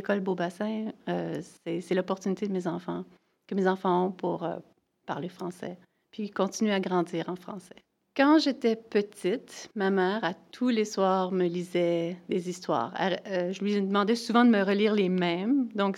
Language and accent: French; Quebec, Canada; now in Nova Scotia, Canada; J'habite ici depuis 3 ans, je viens du Québec originairement, mais mon mari était militaire, alors on a déménagé souvent, puis on a adoré la Nouvelle-Écosse, fait qu'on a décidé de prendre notre retraite ici.